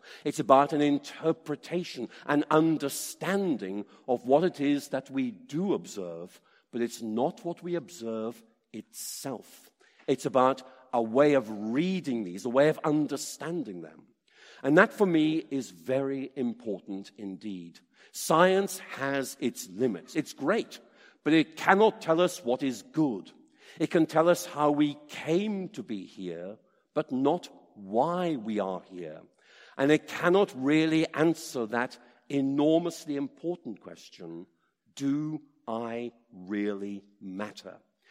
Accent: Oxford, South East England, United Kingdom; I'm from Oxford

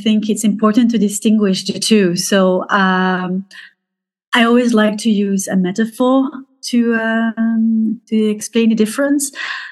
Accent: Brussels, Brussels-Capital Region, Belgium; And I grew up in Brussels, in the multicultural part of Brussels. So as a kid, I was very used to be to talk different languages at home, to be surrounded with all those different cultures.

